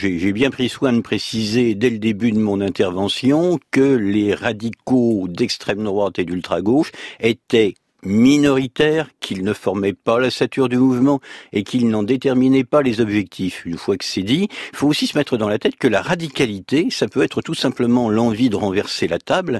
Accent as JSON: {"language": "French", "town": "Paris", "region": "Île-de-France", "country": "France", "said": "Alors écoutez, moi je suis parisien"}